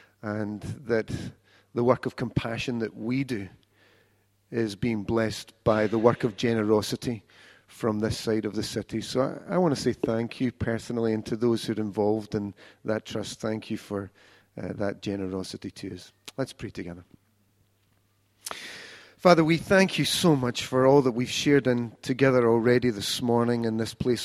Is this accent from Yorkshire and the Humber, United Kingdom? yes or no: no; East Kilbride, Scotland, United Kingdom; So I was brought up in East Kilbride and fortunate enough to have a life of relative privilege.